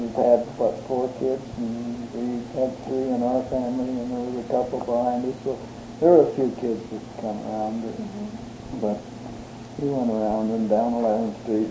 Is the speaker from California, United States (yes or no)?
no; La Grande, Oregon, United States; In La Grande.